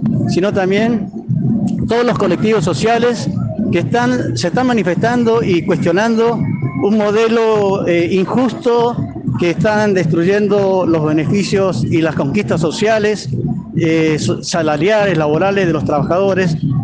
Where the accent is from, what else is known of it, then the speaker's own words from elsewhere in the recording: General Alvear, Mendoza, Argentina; nosotros venimos de General Alvear